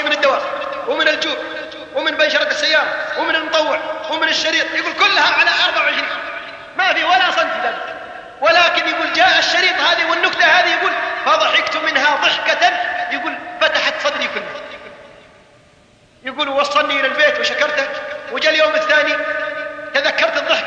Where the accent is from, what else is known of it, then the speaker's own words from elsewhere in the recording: Abha, Asir, Saudi Arabia; شاب أعرفه في عندنا في أبها اهتدى والتزم